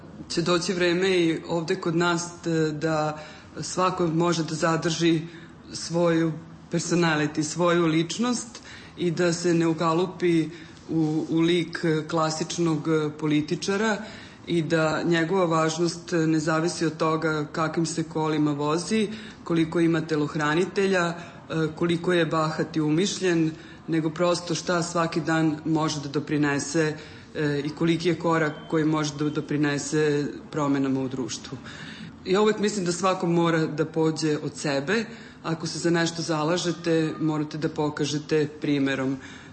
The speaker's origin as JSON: {"language": "Serbian", "town": "Subotica", "region": "Vojvodina", "country": "Serbia", "said": "pa onda se osjećam kao Subotičanka, pa kao Vojvođanka, pa onda te kao građanin Srbije."}